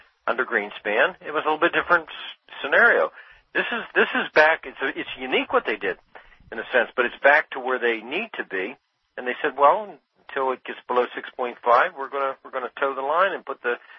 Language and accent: English; Ohio, United States; I guess for the thing that shocks me the most as a Midwesterner coming from Ohio, this used to be a Southern thing, right to work.